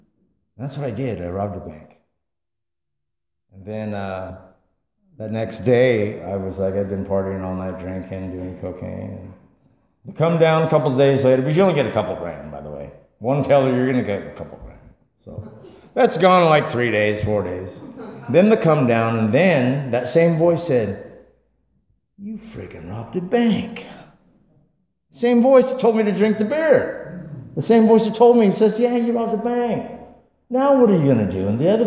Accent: Fowler, California, United States; And I go to a party in my hometown of Fowler, California.

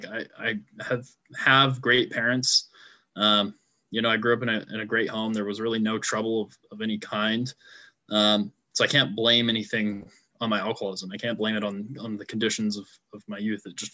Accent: San Jose, California, United States; I grew up in San Jose.

